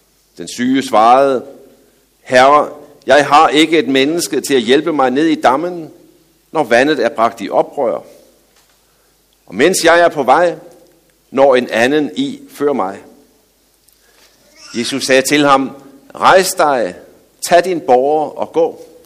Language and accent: Danish; Region of Southern Denmark, Denmark; hvis man bor sådan nede i det sydlige Danmark, hvor jeg er vokset op.